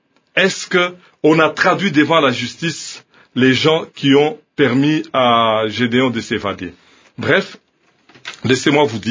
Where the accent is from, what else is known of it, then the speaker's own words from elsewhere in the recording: Katanga, DR Congo; s'agissant de ce qui se passe chez nous au Katanga